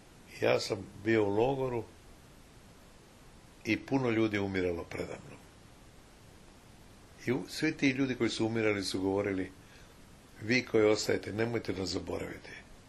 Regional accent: Zagreb, City of Zagreb, Croatia; now in Los Angeles, United States; Idem kući u Zagreb i bit ću u Zagrebu 6 mjeseci za vrijeme ljeta, a onda ću opet doći za vrijeme ljeta u Los Angeles. I tako od 2006. danas je 2011. znači skoro 5 godina, je 5 godina ovako živim.

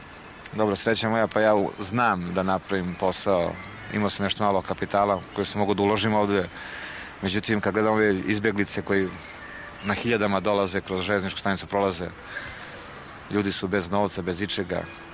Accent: Serbia; kad te neko pita odakle si, sramota te je da kažeš da si iz Srbije

